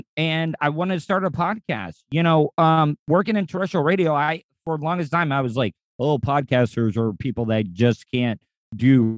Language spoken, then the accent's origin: English; Florida, United States; I was a big fan of the Ron and Ron show growing up in Florida.